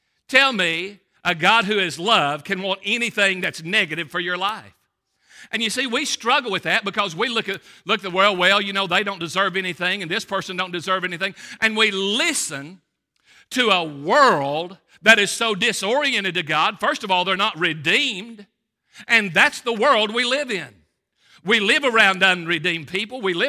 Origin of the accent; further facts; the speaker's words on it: Millsboro, Kentucky, United States; I told you I was raised in Millsboro, Kentucky on No Town Road. Wonderful climate, wonderful place.